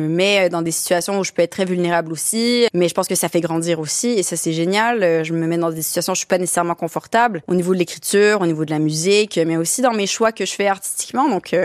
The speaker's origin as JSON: {"language": "French", "town": "Montreal", "region": "Quebec", "country": "Canada", "tie": "born or raised there", "said": "j'ai grandi à Montréal à ce moment-là."}